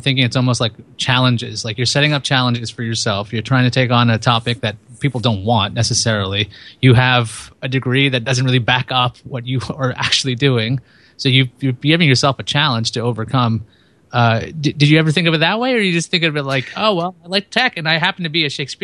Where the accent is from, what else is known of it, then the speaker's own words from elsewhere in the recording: East Coast, United States; I'm from the East Coast and I talk really fast